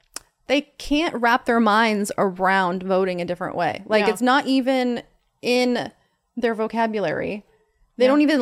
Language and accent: English; Oregon, United States; I'm from Oregon. My parents live on the coast. My family is still there.